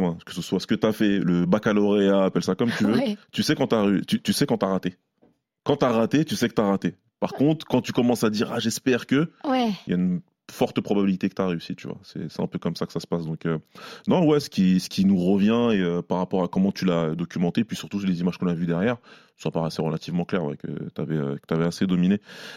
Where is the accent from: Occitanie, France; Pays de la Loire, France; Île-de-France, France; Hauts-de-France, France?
Île-de-France, France; Saint-Ouen; Je suis de Saint-Ouen.